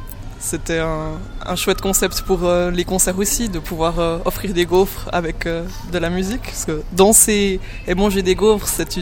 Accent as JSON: {"language": "French", "region": "Neuchâtel", "country": "Switzerland", "said": "et les 3 autres, nous sommes neuchâtelois."}